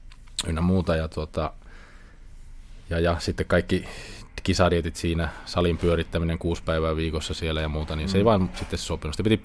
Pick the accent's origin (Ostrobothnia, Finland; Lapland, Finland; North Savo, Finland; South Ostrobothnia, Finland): Lapland, Finland; Kittilä; now in Rovaniemi, Finland; silloin kun muutin Rovaniemelle Kittilästä